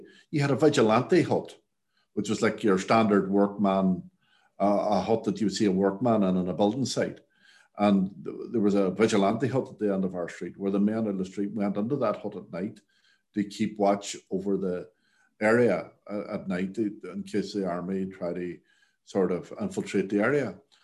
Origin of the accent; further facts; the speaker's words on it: Derry, Northern Ireland, United Kingdom; I'm a man of 59 years of age now. I was born 1961 and I'm from Derry. And I grew up on a place called the Craigan Estate in Derry.